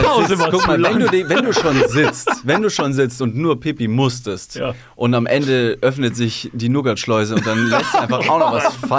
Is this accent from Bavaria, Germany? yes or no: yes; Bavaria, Germany; Ich komme aus Bayern.